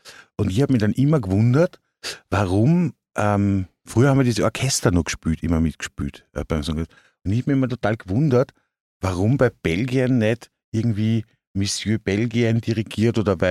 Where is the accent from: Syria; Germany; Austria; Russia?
Austria; Upper Austria; ich entscheide mich als Oberösterreicher völlig schrägerweise einfach